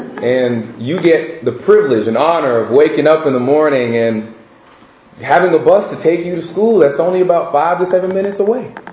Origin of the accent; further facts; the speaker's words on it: Haiti; my parents are Haitian, so I'm from Haiti.